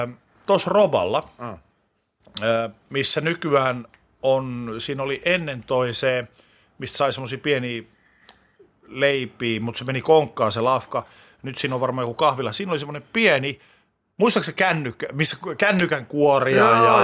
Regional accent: North Ostrobothnia, Finland; moved away as an adult; now in Helsinki, Finland; 80-luvun Oulun kokoiseen paikkaan, joka nyt on Pohjois-Pohjanmaalla, mistä olen kotoisin

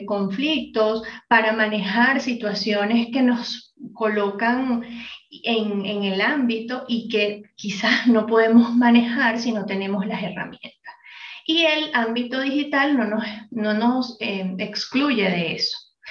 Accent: Venezuela; now in Bogotá, Colombia; yo me encuentro en Colombia, soy venezolana, pero en este momento vivo en Colombia, en Bogotá

